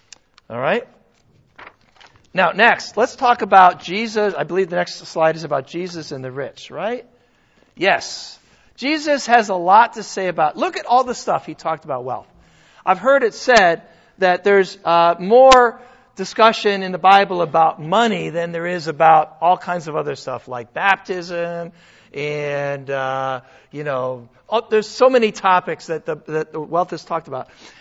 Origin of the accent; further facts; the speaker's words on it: United States; I mean, I'm an American. Are you kidding? I'm not going to go hungry.